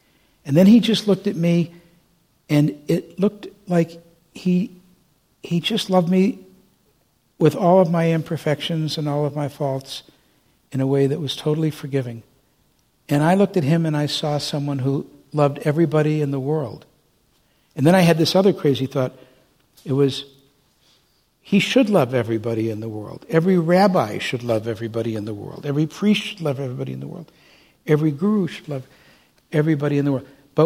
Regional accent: Detroit, Michigan, United States; And I said, "Yeah, I'm from Detroit. My dad told me to be polite. I'll go say goodbye to him."

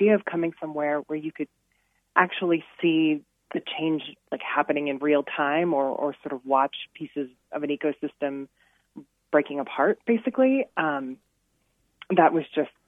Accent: Colorado, United States; I've lived in the Mountain West my entire life. I grew up in Western Colorado. I moved to New Mexico about 5 years ago.

